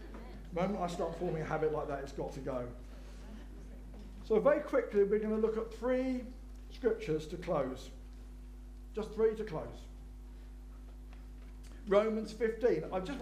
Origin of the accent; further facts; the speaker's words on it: United Kingdom; But that's because we're British.